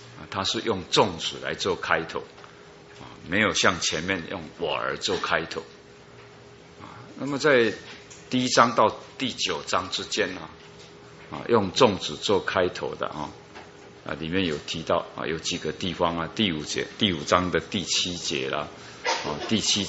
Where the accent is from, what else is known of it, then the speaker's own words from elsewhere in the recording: Taiwan; 我们台湾人也讲那个父母的所教导都是好的